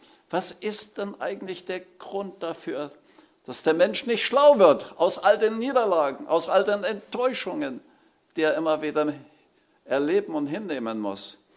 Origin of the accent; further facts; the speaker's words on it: Leipzig, Saxony, Germany; Ich weiß noch, wie ich 1990, kurz nach der Wende, in Leipzig war, ich komme aus Leipzig